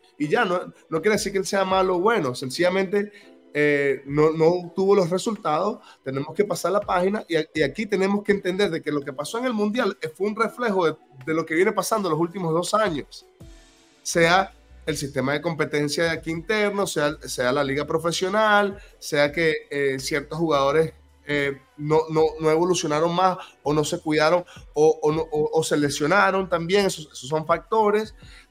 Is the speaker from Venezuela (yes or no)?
yes; Venezuela; nosotros como venezolanos todavía no entendemos